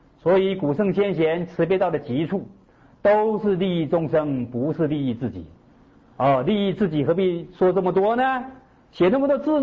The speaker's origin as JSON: {"language": "Chinese", "country": "China", "said": "我们是中国人啊，我们继承的就是大乘佛法跟儒家的文化"}